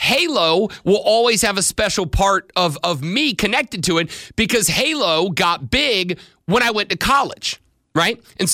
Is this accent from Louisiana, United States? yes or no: yes; Louisiana, United States; I'm from Louisiana. It's all we do.